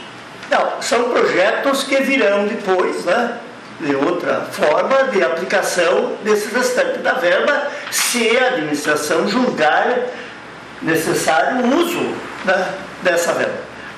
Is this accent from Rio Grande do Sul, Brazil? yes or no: yes; Rio Grande do Sul, Brazil; porque nós somos gaúchos, né?